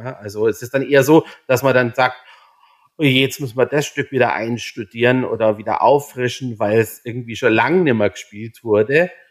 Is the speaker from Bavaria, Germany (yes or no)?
yes; Augsburg, Bavaria, Germany; als Augsburger geht man dann in die Augsburger Puppenkiste